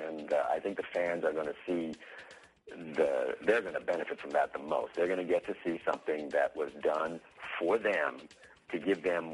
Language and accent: English; Canada; born there; I'm born in Canada, so I'm a Canadian-born artist of mixed ethnicity, a little Persian Indian and Lebanese in me.